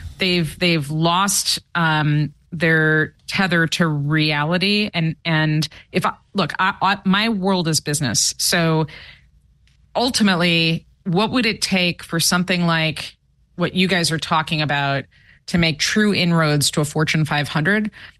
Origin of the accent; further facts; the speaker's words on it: Midwest, United States; And I'm from Middle America, so this is not a knock against Middle America.